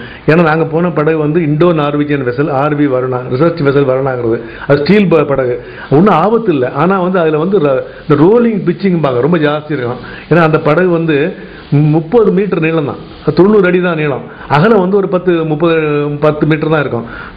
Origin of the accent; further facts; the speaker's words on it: Nachanthapatti, Tamil Nadu, India; எங்கள் ஊர் நச்சாந்தப்பட்டி, நான் பிள்ளையார்பட்டி கோயிலை சேர்ந்தவன். எங்கள் ஊரில் கிட்டத்தட்ட ஒரு 700 புள்ளி இருக்காங்க.